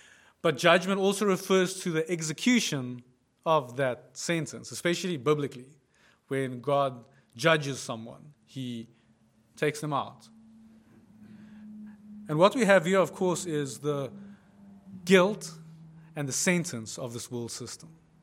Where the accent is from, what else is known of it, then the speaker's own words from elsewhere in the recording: South Africa; There's a whole thing to being South African. There's a flavor to who we are that extends beyond just who we are.